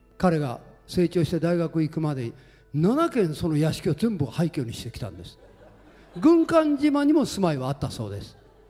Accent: Switzerland; 俺はご存知の通りスイスで生まれて育ったから

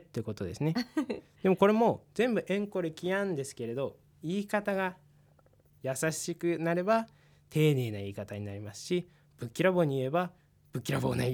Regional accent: Shizunai, Hokkaido, Japan; これは僕の地元静内、生まれ育った場所で。

